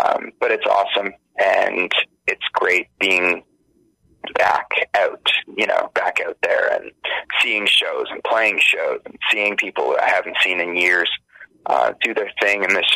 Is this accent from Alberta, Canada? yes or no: no; Richmond Hill, Ontario, Canada; So I grew up in Richmond Hill, mm-hmm. which is a suburb of Toronto, 45-minute Viva bus away from the subway.